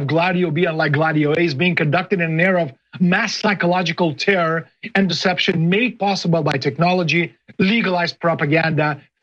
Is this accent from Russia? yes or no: yes; Russia; English is a second language; now in United States; It's happening in Russia, in my hometown.